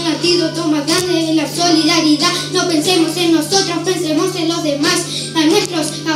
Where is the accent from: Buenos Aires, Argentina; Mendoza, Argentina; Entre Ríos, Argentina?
Entre Ríos, Argentina; Piedra Blanca; soy de Piedra Blanca de Entre Ríos, voy a cuarto grado de la escuela número 77 Pedro Pablo Martín